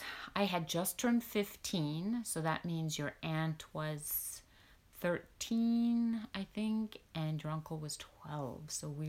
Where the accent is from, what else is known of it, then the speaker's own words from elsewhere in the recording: Finland; first language Swedish; English is a second language; But what made my high school experience different even for someone growing up in Finland and even a Swedish-speaking minority was that since, you know, your grandparents, my parents, were in the Finnish Foreign Service, they were overseas